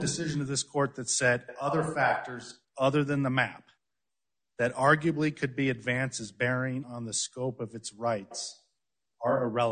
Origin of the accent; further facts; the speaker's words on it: Cheyenne, Wyoming, United States; I'm an attorney from Cheyenne